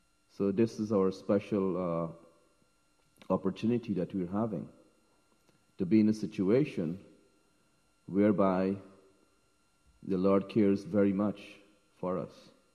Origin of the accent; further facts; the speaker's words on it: Essequibo, Guyana; my hometown, where I grew up in Krishna consciousness, back in Guyana, Essequibo.